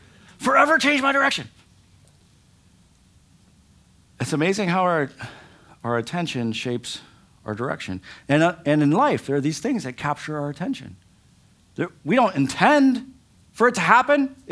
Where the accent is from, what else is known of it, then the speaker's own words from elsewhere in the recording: Kalamazoo, Michigan, United States; born there; also born or lived in Tuscaloosa / Scranton; now in Hoboken, United States; I was born in Kalamazoo, Michigan. I lived in Tuscaloosa, Alabama. And now I live in Hoboken.